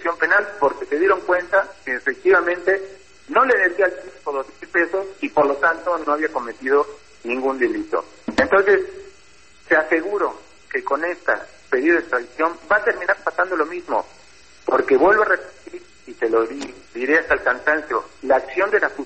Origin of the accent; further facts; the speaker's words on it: Argentina; born there; soy argentino de nacimiento